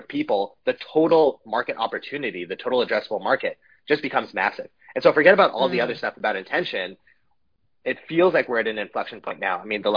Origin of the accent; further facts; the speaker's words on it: Canada; I'm Canadian, even though I'm in Panama right now.